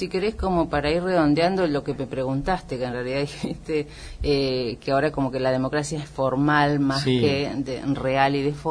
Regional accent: Argentina; nosotros como argentinos podemos sentirnos orgullosos de nuestros procesos de las luchas de derechos humanos

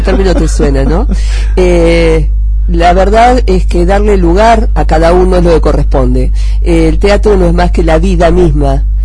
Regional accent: La Plata, Buenos Aires Province, Argentina; soy de La Plata.

